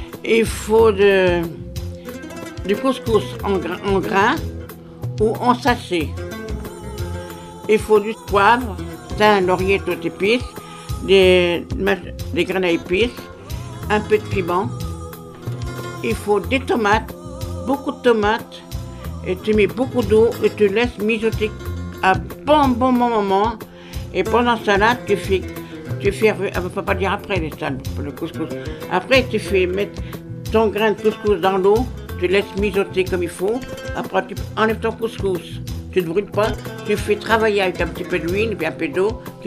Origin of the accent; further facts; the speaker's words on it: Lebanon; je suis libanaise.